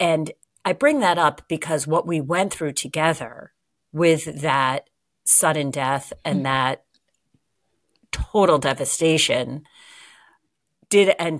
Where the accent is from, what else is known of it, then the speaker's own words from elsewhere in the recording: Boston, Massachusetts, United States; I was raised just outside of Boston. I was raised in a Jewish family.